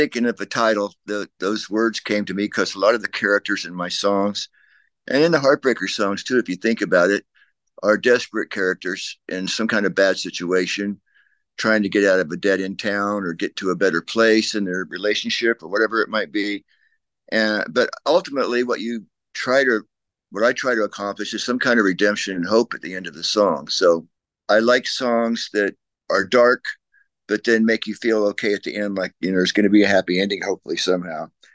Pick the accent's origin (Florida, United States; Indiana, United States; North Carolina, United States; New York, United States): Florida, United States; also born or lived in Panama City, United States; I was born in Panama City, Florida, but I wasn't there very long enough to remember it. My dad was an Air Force guy, so we traveled around a lot, wherever he was stationed, but we ended up in Florida and Orlando and then Jacksonville.